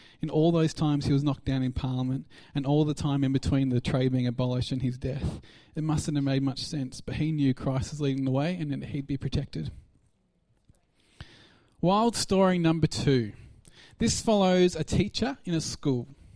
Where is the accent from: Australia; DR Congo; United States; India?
Australia; accent: Australian; otherwise no one had any idea what I was talking about when I said Hull in my Aussie accent.